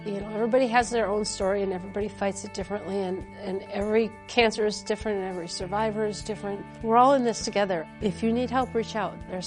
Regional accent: Mankato, Minnesota, United States; I grew up in Mankato. We lived on the hilltop, so we were about 2 miles from where the Vikings training camp was.

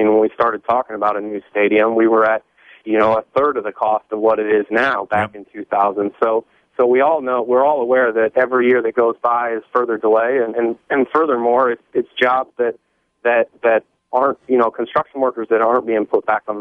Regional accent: the South, United States; accent: southern; I was hoping my southern accent would come across a little more.

